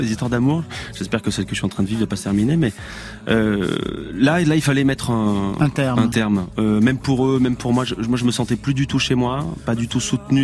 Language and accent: French; Auvergne-Rhône-Alpes, France; Bon, moi je viens d'Ardèche, mais je crois que maintenant tout le monde le sait à peu près.